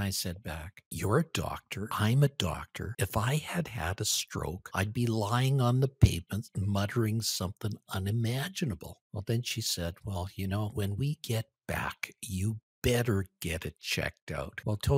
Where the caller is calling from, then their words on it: Edmonton, Alberta, Canada; I'm joining you from Edmonton, Alberta, Canada, which is just the other side of the Rocky Mountains up here in the cold north